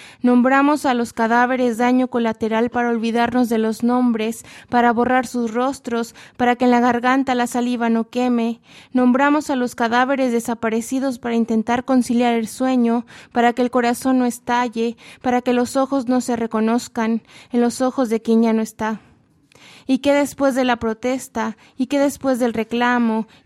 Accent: Coahuila, Mexico; del 89. Vengo de Coahuila, queda en el norte de México.

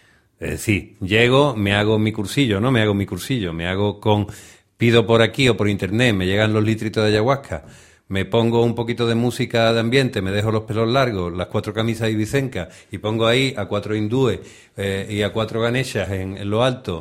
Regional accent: Málaga, Andalusia, Spain; yo soy de Málaga.

